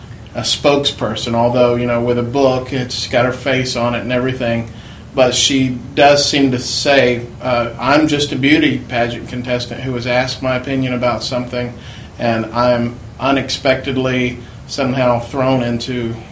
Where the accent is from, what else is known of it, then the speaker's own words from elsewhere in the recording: Marietta, Georgia, United States; I grew up in Marietta, Georgia. They were a local group back then when I was a teenager.